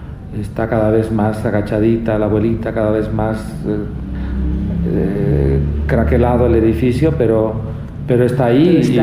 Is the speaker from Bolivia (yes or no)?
yes; Bolivia; ese gran patrimonio que todos hemos heredado como bolivianos